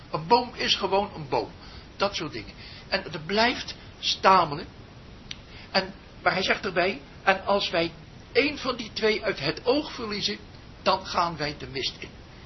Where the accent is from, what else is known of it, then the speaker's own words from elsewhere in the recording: Nijmegen, Gelderland, Netherlands; Nijmegen, dat weet u. Ja, en waar ik vandaan kom.